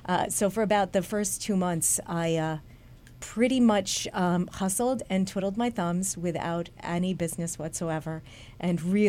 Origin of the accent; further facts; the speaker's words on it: Guilderland, New York, United States; And really big into the Catholic Church growing up in Gilderland. Kind of came up here and involved a little bit more. And enjoy the area. Love upstate New York.